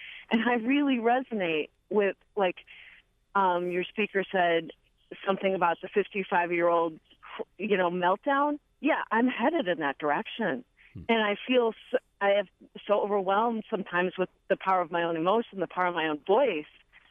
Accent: Parkville, Maryland, United States; And I'm from Parkville, Maryland.

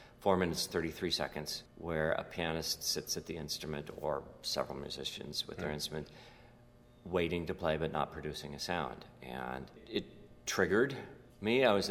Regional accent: Spokane, Washington, United States; I grew up in Spokane, Washington.

